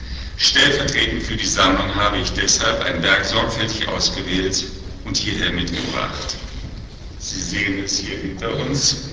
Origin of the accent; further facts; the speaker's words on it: Germany; Ich freue mich natürlich als Deutscher besonders